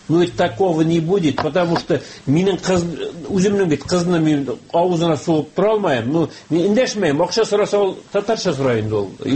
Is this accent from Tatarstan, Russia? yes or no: no; Bashkortostan, Russia; Без Татарстан кешеләре түгел. Без Уфа республикасы, Уфа җире кешеләре.